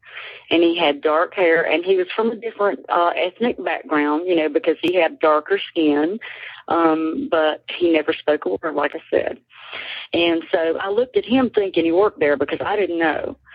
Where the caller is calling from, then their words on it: Chesnee, South Carolina, United States; I'm calling from Chesney, South Carolina.